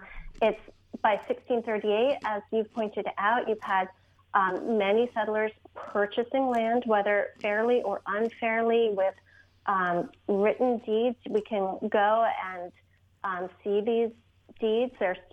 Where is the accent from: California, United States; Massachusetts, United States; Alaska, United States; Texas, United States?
Massachusetts, United States; Boston; Growing up around Boston, mm-hmm. I hadn't really heard of the Pequot War, I'm embarrassed to say.